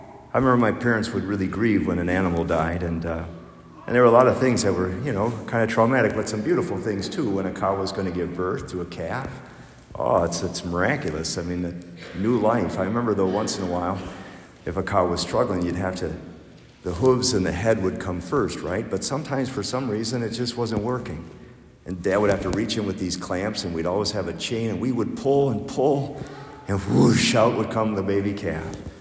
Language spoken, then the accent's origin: English; Wisconsin, United States; I grew up in Crawford County. It's the driftless area, right? The glacier missed that section, so there are a lot of hills.